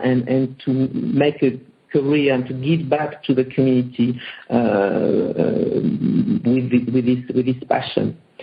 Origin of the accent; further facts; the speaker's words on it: Aurillac, Auvergne-Rhône-Alpes, France; English is a second language; being French and born and raised in France